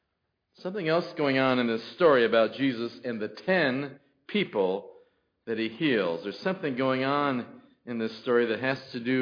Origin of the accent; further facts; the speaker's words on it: Galesburg, Illinois, United States; When I was young, growing up in Galesburg, Illinois, on the corner of Broad and Sanborn Streets, I went to Silas Willard Elementary School.